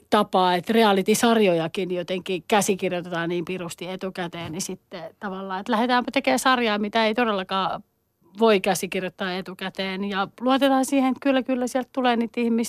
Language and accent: Finnish; Nakkila, Satakunta, Finland; Olin 13 ja mä oon Nakkilasta kotoisin ja liftasin Nakkilasta Poriin.